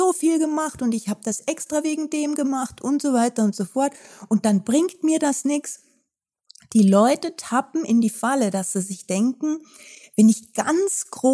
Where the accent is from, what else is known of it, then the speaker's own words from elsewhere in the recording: Austria; dann hat es sich ergeben, dass ich später dann nach Österreich geheiratet habe. Ich bin ja auch Österreicherin und bin dann wieder zurück.